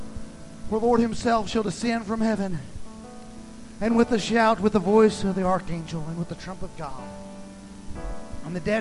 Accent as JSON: {"language": "English", "country": "United States", "said": "I'm an American. Red-blooded. Through and through."}